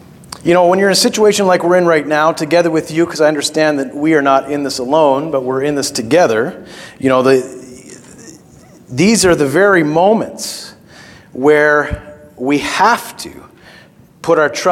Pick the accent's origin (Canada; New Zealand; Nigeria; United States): Canada; I'm a Canadian.